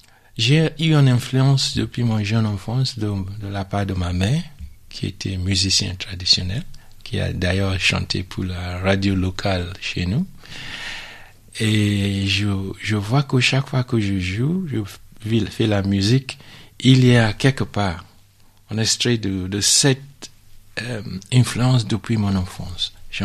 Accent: Nigeria; French is a second language; Je suis d'origine nigérienne. Je suis de Nigeria. C'est un pays anglophone en Afrique de l'Ouest. Mm-hmm. Mais je suis français aussi depuis un certain temps.

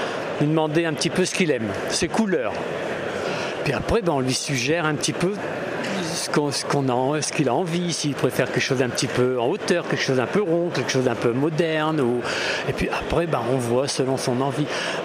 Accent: Hauts-de-France, France; Moi, je suis des Hauts-de-France. Alors, donc, je suis malheureusement loin du midi, même loin de la Bretagne.

